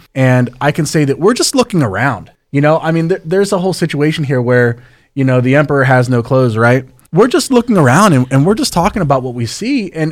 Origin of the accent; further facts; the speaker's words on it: Pittsburgh, Pennsylvania, United States; I've lived in Pittsburgh my entire life. I grew up in Mount Washington.